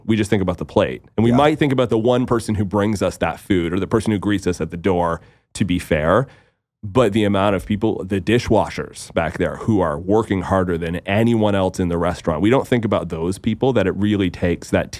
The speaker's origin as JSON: {"language": "English", "region": "East Coast", "country": "Canada", "tie": "born or raised there", "said": "growing up on the East Coast of Canada, we just didn't have access to those ingredients"}